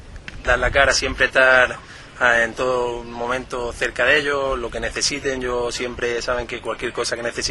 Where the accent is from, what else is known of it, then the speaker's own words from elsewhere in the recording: Totana, Region of Murcia, Spain; pues para mí es un orgullo venir aquí a mi pueblo y estar aquí con toda la gente